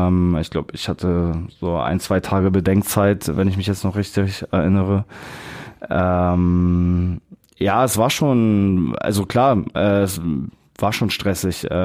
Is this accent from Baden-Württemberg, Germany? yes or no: no; Berlin, Germany; Ich bin in Berlin aufgewachsen.